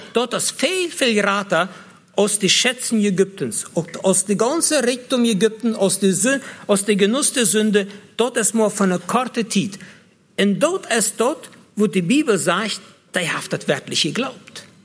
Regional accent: Russia; German is a second language; Bei uns in Russland wäre das so, dass die alle mit 15 Jahren zur Jugend gingen.

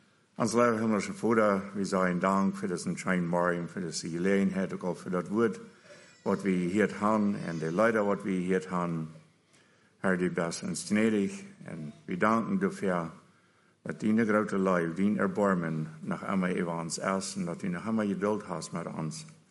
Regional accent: Belize; also born or lived in Durango, Mexico / Mexico; Und geboren bin ich auch in Durango. Und mit 5 Jahren, der Mess saß, trug ich mal nach Belize. Und dann habe ich dort 7 Jahre gewohnt, in Belize. Und da sind meine Schuljahre da gewohnt.

